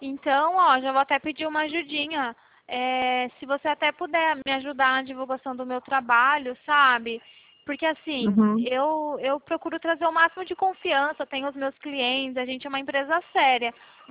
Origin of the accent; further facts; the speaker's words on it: São Paulo, Brazil; Eu sou aqui de São Paulo.